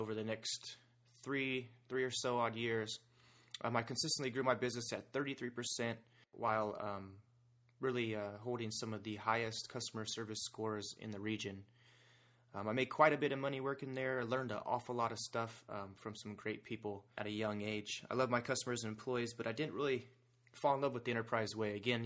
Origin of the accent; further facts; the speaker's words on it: Indianapolis, Indiana, United States; now in Arizona, United States; So I'm an Indianapolis native. I'm not originally from Arizona, but I've been here almost 8 years now. I grew up a contractor's son on the south side in a Christian home.